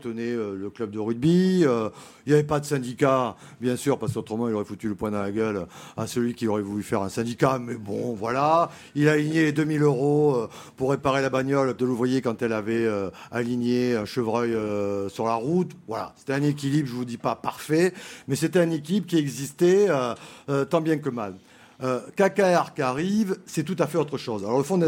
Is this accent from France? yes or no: yes; Bordeaux, Nouvelle-Aquitaine, France; Je suis originaire de Bordeaux et je connais un peu cette région du sud de la Gironde.